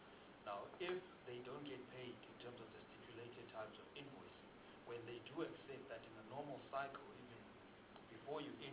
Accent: Eastern Cape, South Africa; I'm from the Eastern Cape, so I can be abused for using, let's say, Eastern Cape municipality.

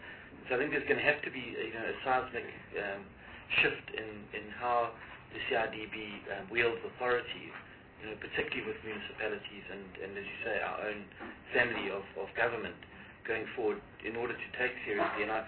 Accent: KwaZulu-Natal, South Africa; I'm from KwaZulu-Natal, and I'm very well aware of the interventions that you made at a municipal level in eThekwini

